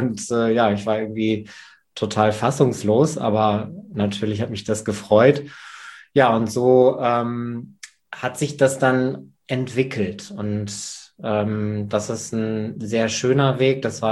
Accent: North Rhine-Westphalia, Germany; now in Cologne, Germany; Ich bin Sauerländer. Da bin ich aufgewachsen, sehr idyllisch und bin seit jetzt 21 Jahren in Köln. Warum Köln? Von meiner Orientierung bin ich gay

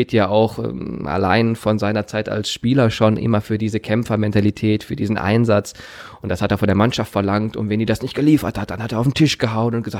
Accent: Remscheid, North Rhine-Westphalia, Germany; born there; Ich bin in Remscheid geboren, da gehört das dazu

